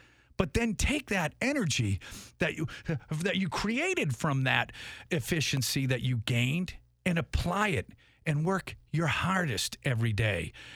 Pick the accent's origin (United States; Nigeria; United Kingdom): United States; Tewksbury, Massachusetts; somebody from my hometown, Tewksbury, Massachusetts, about 25 minutes northeast of Boston